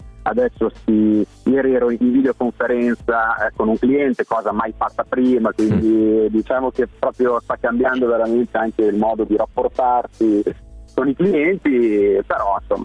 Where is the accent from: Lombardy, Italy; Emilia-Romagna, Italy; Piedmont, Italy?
Emilia-Romagna, Italy; Sant'Antonio di Medicina; accent: Emilian; Io sono dalla provincia di Bologna, nella bassa bolognese.